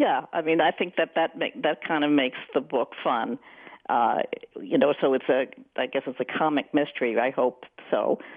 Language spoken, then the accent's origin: English; Briarcliff Manor, New York, United States; I was brought up in Briarcliff Manor, which is a suburb of New York City